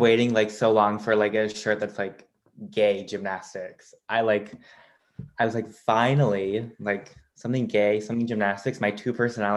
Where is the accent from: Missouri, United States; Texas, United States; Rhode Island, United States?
Rhode Island, United States; I grew up in, so I'm from Rhode Island, which is like the middle of nowhere. And I grew up in like a pretty rural area